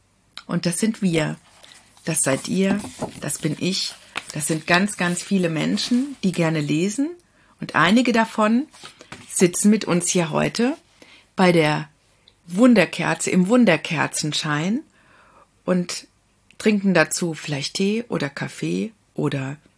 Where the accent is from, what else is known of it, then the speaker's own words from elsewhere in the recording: Kaiserslautern, Rhineland-Palatinate, Germany; In meiner Heimatstadt Kaiserslautern.